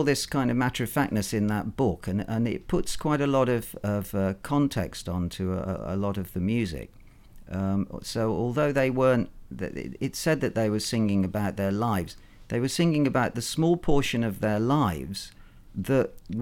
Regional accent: Coventry, West Midlands, United Kingdom; whereas I come from Coventry

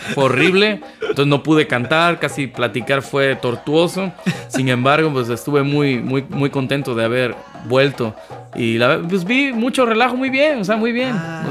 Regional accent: Mexico; atiendan sus asuntos como mexicanos

